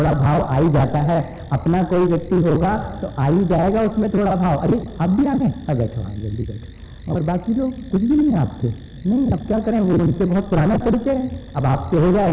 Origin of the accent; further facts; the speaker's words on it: Jaipur, Rajasthan, India; हमने जरा ही सा ये कहा कि हम जयपुर से आए हैं